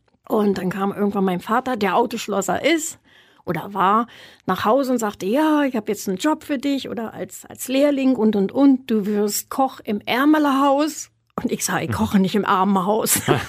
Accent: Berlin, Germany; In Berlin, also geboren in Grünau und dann sind wir nach Karlshorst gezogen und dann meine Schule da gemacht

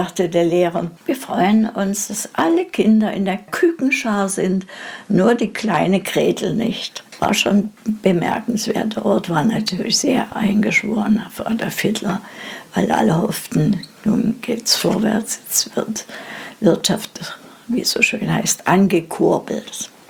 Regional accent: Dresden, Saxony, Germany; also born or lived in Leipzig; Geboren bin ich am 6. Mai 1930 in Leipzig. Aufgewachsen bin ich in Dresden.

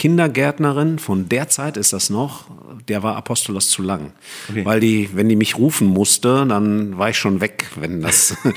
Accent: Rhineland, Germany; Ich bin auch gerne ein Rheinländer, so ist das nicht. Ich bin ja im Rheinland aufgewachsen

